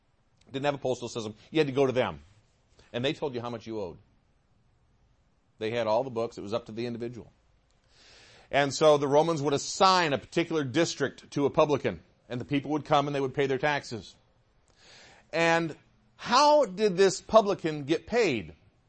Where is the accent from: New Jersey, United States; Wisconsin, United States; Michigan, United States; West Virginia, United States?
Michigan, United States; Now, I grew up in Michigan where sometimes the lake ice would get like this.